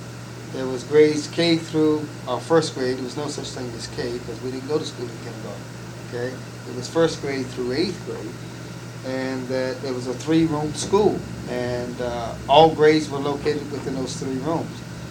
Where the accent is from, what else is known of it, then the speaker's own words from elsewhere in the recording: North Carolina, United States; Keep in mind that in the early 40s, okay, and also 50s until I left the community to go on into school, is that the North Carolina at t